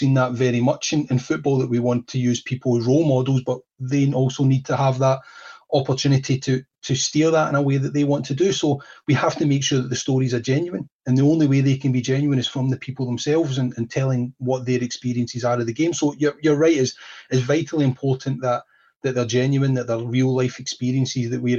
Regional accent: Scotland, United Kingdom; Yeah as a Scotsman...

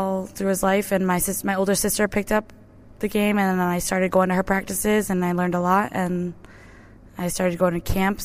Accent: Milton, Massachusetts, United States; Milton, Massachusetts, United States.

